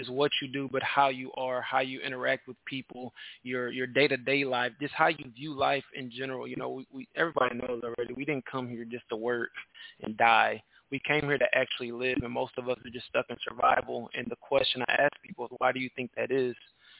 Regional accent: Houston, Texas, United States; I'm from Houston, brother. We're in Houston, Texas.

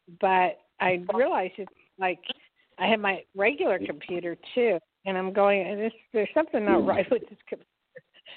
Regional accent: New Jersey, United States; How lucky you are. I'm from Jersey.

